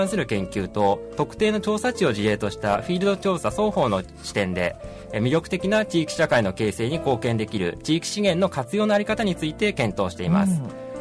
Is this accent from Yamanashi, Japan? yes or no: yes; Yamanashi, Japan; そうですね、山梨の方から実は育ってきました。